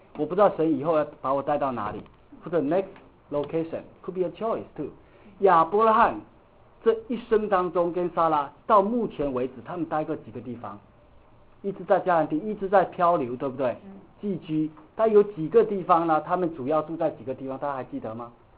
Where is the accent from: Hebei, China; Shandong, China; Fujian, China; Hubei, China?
Fujian, China; Xiamen; 像我是从厦门鼓浪屿来的，我想我有个 natural choice， 我要埋在哪里？埋回厦门。